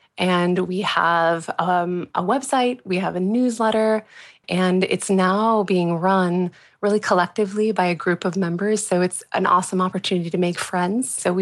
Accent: Midwest, United States; also born or lived in Brooklyn; now in Los Angeles, United States; And I'm originally from the Midwest. I also spent a long time living in Brooklyn. And when I moved to LA, I really yearned for more of a sense of community.

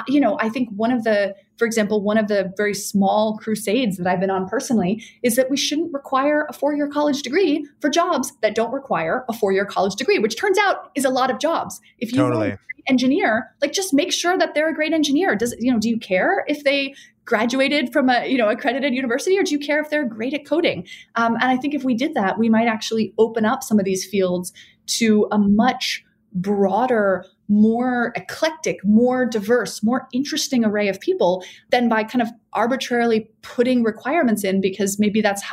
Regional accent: DC area, United States; also born or lived in Texas; So I was born in Texas, actually, but we moved to the DC area when I was like 12.

